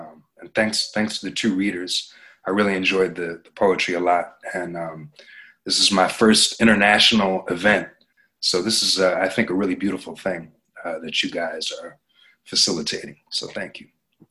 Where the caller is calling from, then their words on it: Philadelphia, Pennsylvania, United States; I'm coming from Philadelphia, Pennsylvania, which is in America.